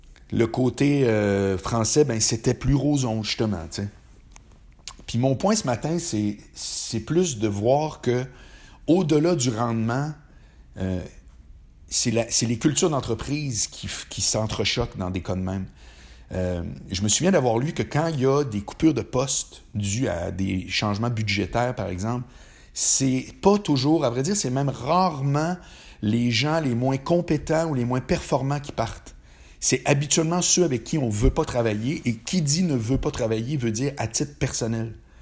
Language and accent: French; Quebec City, Quebec, Canada; now in Montreal, Canada; quand j'ai quitté Québec pour aller à Montréal.